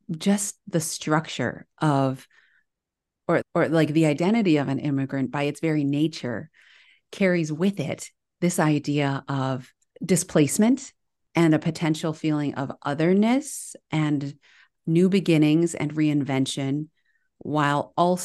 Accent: Milwaukee, Wisconsin, United States; born there; even though I was born in Milwaukee

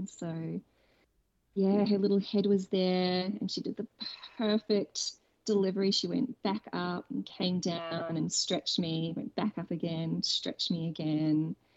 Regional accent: New Zealand; Because I'm from New Zealand, actually, I felt myself going back there and back to the land at one point.

